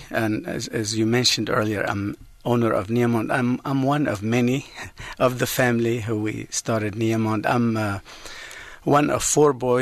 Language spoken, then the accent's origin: English; North Governorate, Lebanon; So I grew up in North Lebanon, up in the mountain